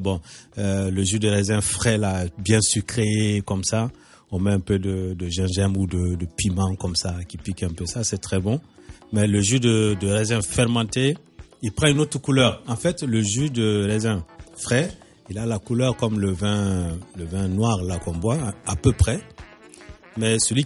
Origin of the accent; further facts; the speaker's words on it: Mopti, Mali; Donc c'est avec ça qu'on fait du vin chez nous, au Mali, surtout au pays d'Ogon.